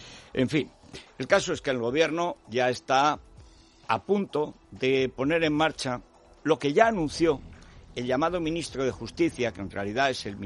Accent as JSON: {"language": "Spanish", "town": "Griegos", "region": "Aragon", "country": "Spain", "tie": "born or raised there", "said": "En mi pueblo, en Griegos y tal, nos vamos a 7 bajo cero y va a estar nevando 8 días"}